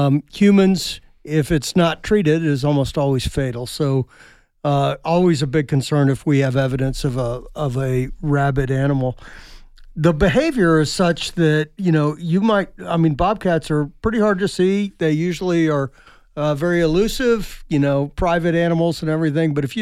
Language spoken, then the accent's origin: English; Arizona, United States; when I was a kid, I was up in the Huachuca Mountains in southeast Arizona near my hometown